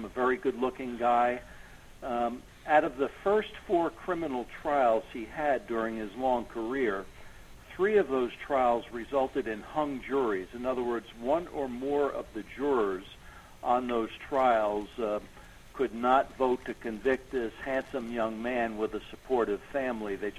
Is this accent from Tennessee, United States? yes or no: no; Ramsey, New Jersey, United States; a former mayor of my hometown, Ramsey, New Jersey